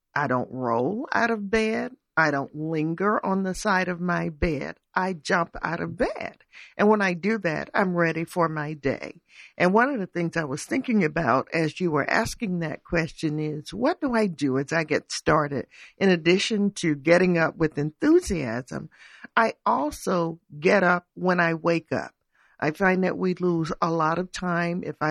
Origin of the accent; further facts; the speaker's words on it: Georgia, United States; I hail from South Georgia, from a large family, and though we were not farmers, I worked on farms during the summer.